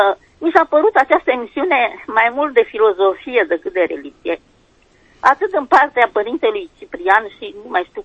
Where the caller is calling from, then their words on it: Dâmbovița, Romania; din Dâmbovița.